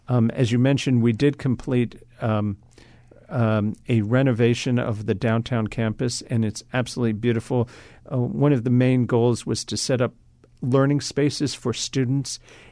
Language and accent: English; Kentucky, United States; And so growing up in Kentucky, I was very aware of the great gift that I had in having parents who supported me